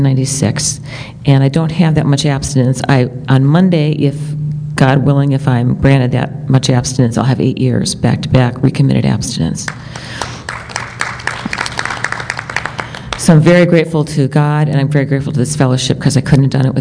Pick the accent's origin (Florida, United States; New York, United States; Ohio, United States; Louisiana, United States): Ohio, United States; Cleveland; I am from Cleveland, Ohio.